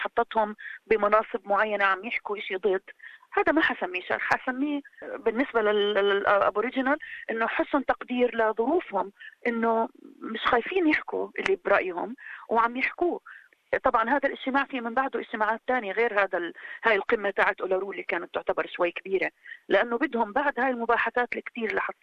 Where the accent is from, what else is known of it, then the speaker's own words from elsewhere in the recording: Palestine; وهذا الكلام بمس وتر حساس عندي كفلسطينية.